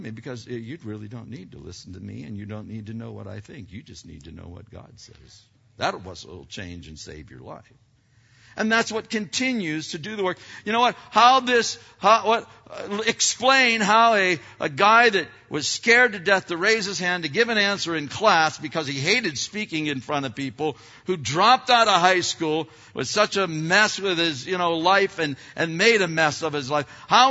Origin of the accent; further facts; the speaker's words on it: Pennsylvania, United States; now in Rialto, United States; like when I grew up in Pennsylvania that I always wanted to go. Lord, if you ever move me out of, Rialto, move me someplace greener.